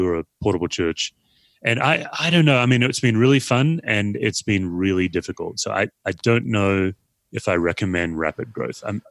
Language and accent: English; Australia; I think because I'm an Aussie, even just politically, we're much different.